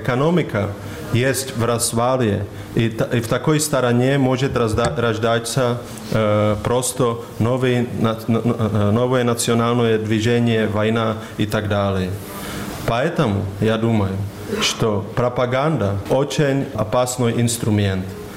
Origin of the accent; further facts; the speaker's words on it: Serbia; also born or lived in Prague, Czechia; Часть моей семьи я из Сербии. И мы в Праге очень сильно проживали